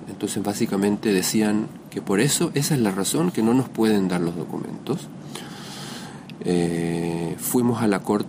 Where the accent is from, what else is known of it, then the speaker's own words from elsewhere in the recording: Chile; now in Israel; somos los tres chilenos, ciudadanos chilenos israelíes